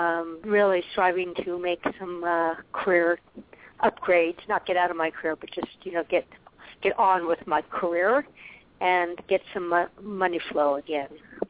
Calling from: Arizona, United States; calling from Arizona, and I thoroughly enjoyed the astro session there.

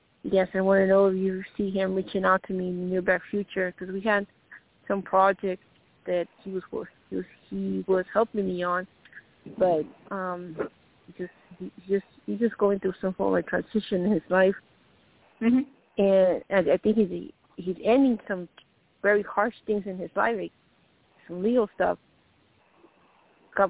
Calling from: Colorado, United States; 8 years from member Tina and Colorado.

